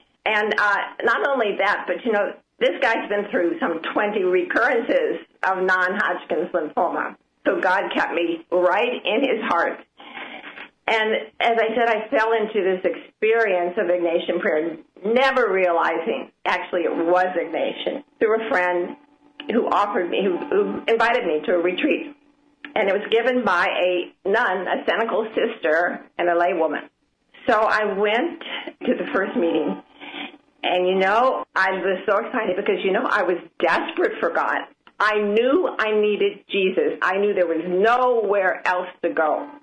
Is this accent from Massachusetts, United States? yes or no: no; Omaha, Nebraska, United States; I grew up Catholic in the church, and I grew up in Omaha, Nebraska, actually, and I married a man who was a German, born and raised in Germany